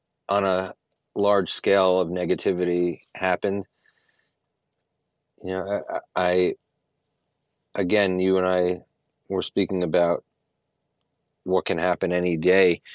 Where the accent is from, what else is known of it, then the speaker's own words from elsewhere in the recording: Brooklyn, New York, United States; Yeah, I'm from Brooklyn. Yeah, well, not only am I from New York, I'm from the pizza capital of the world, which is Brooklyn, New York.